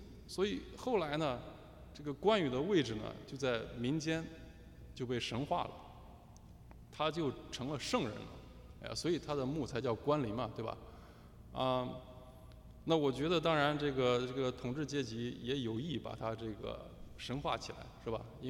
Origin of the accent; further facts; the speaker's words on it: Luoyang, Henan, China; 那我的家乡呢有一处坟墓，我的家乡当然它这个是古都，所以有很多坟墓了，是吧？